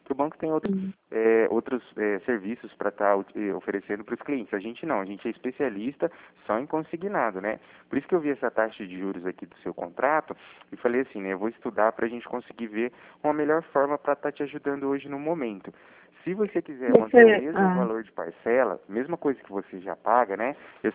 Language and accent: Portuguese; Cornélio Procópio, Paraná, Brazil; eu sou de Cornélio Procópio.